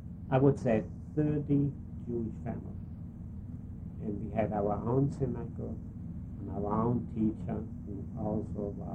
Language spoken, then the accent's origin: English; Diedorf, Rhineland-Palatinate, Germany; I grew up in Diedorf, Westerwald in Germany, which is near Koblenz.